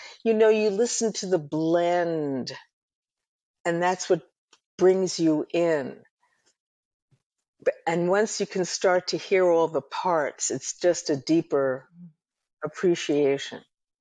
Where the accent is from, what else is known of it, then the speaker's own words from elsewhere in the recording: New York, United States; You know, when we were very young, we would go to a bungalow colony for the summer.